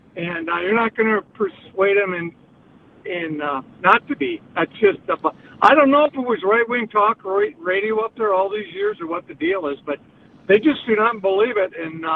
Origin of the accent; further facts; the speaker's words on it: Madison, Wisconsin, United States; I grew up in or around the Madison area. That's where I lived most of my life.